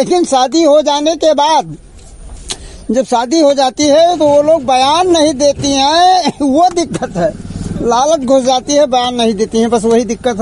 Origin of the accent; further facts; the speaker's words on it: Khanaura, Uttar Pradesh, India; ग्राम खनौरा कुंडीताल थाना प्रयागपुर डिस्ट्रिक्ट बहराइच